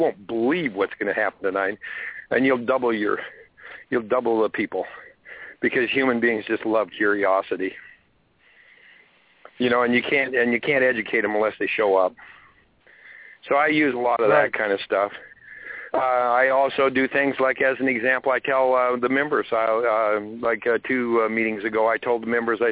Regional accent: the West, United States; now in Alaska, United States; I was born and raised in the West, and I'm a Western kid. I've planted myself here in the North Country. I'm certainly an Alaskan, but my heart's in the West.

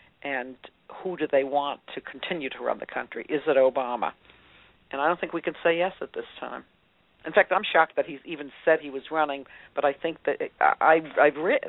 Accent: New York, United States; I mean, as a New Yorker myself, I find him very colorful.

